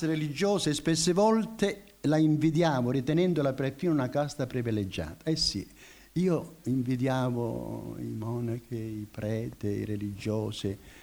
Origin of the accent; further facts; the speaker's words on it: Rosarno, Calabria, Italy; ripresi il treno per tornare a Rosarno, mio paese